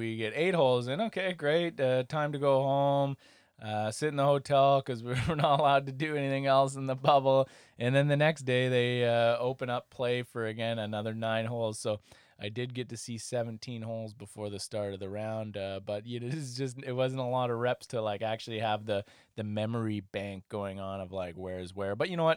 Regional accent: Canada; Sorry, I'm from Canada.

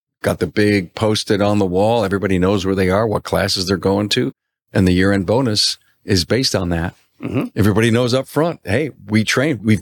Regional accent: Buffalo, New York, United States; Well, I'm from Buffalo.

